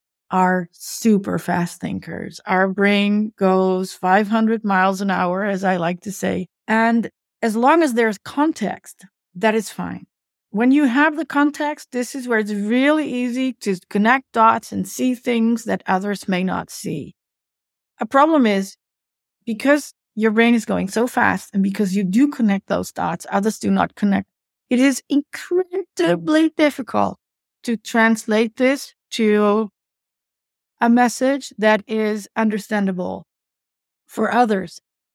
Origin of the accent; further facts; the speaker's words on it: Netherlands; I grew up in the Hollywood of the Netherlands because my father was a famous animator.